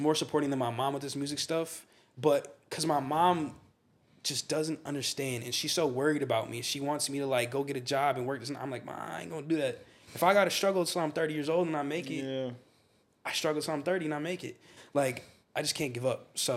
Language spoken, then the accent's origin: English; Leander, Texas, United States; Leander, 78641.